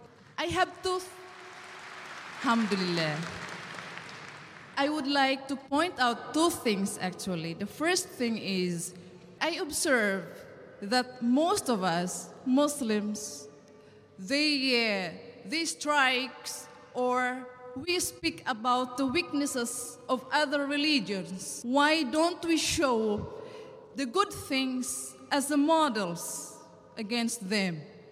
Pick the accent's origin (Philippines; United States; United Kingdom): Philippines; English is a second language; I'm from Philippines. I born Christian. Now, I am just a Muslim 1 year.